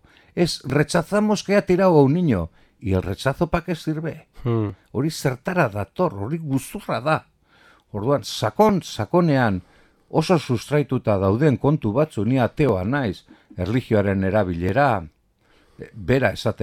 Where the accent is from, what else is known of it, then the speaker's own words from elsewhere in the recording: Basque Country, Spain; enaiz sentitzen baskoa. Gero tandaluzagoa sentitzen naiz, hori bai euskalduna naiz. Biztan da eta mundakan bizi naiz